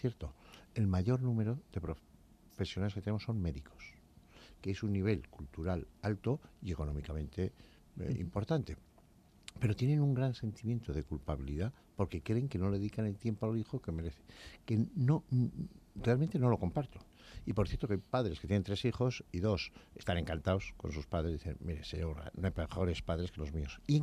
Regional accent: Pamplona, Navarre, Spain; grupos de manadas que empezaron en mi tierra, en Pamplona

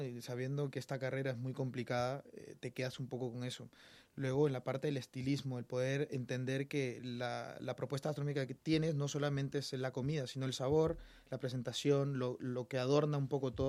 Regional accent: Peru; Somos peruanos, pero estamos aprendiendo constantemente.

